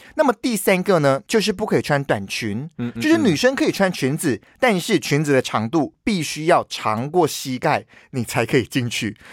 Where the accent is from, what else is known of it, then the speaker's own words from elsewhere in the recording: Malaysia; 就是像我们马来西亚人呢，我们可能要去一些公家单位办事情啊